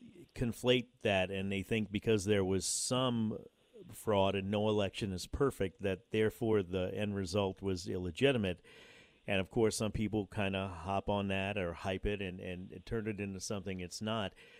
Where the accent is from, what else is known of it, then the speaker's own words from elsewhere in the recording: United States; And as an American, that concerns me